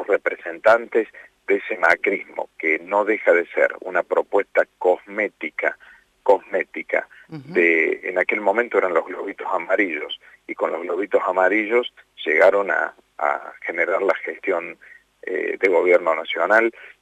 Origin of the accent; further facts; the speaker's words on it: Córdoba, Argentina; yo me siento cordobés hasta la médula.